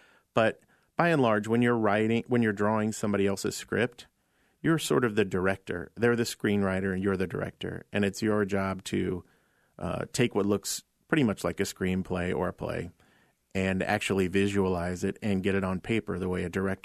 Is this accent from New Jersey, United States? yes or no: no; Iowa, United States; And I was a kid and growing up in Iowa and I was interested in art and stories and not that great at sports because I was a short little guy.